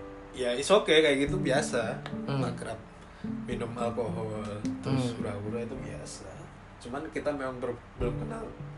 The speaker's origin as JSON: {"language": "Indonesian", "town": "Pacitan", "region": "East Java", "country": "Indonesia", "said": "Itu keluarga pemuda dan pelajar Pacitan yang di Yogyakarta."}